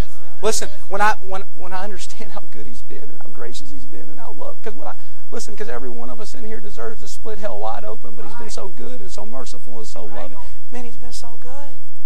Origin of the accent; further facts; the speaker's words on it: Texas, United States; now in Baltimore, United States; I'm not from Baltimore. Don't be spreading that dirty rumor. I moved there. I'm from North Texas, all right?